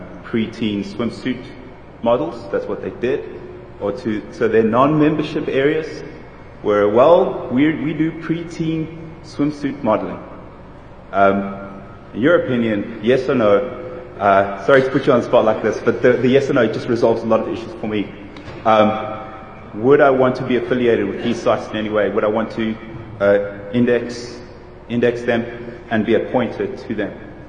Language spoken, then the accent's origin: English; Seattle, Washington, United States; from Seattle.